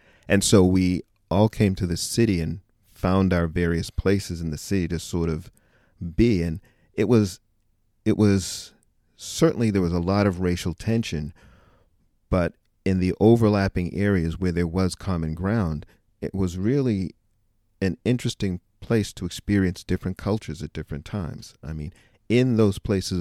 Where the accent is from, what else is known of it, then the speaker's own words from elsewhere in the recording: Boston, Massachusetts, United States; I didn't move out of Boston until after college when I lived in D.C. for a couple of years. But up until then, you know, Boston public schools, Latin.